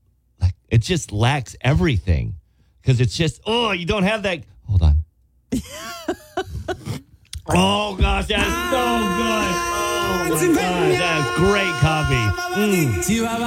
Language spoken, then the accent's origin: English; California, United States; you don't know me. I'm from California.